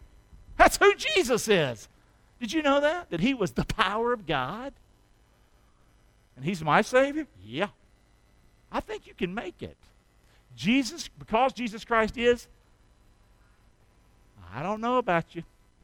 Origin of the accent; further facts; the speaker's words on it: Rockingham, North Carolina, United States; I'm from Rockingham.